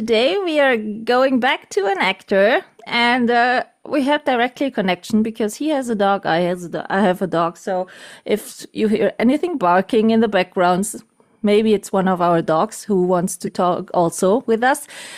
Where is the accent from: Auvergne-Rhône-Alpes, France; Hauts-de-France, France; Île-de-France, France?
Auvergne-Rhône-Alpes, France; Vichy; my hometown was the capital of France for 6 or 7 months in the Second World War.